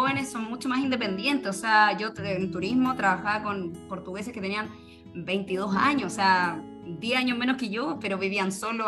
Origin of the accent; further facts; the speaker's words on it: Chile; moved away as an adult; yo por lo menos desde que me fui de Chile dije, nunca más vuelvo a un trabajo que no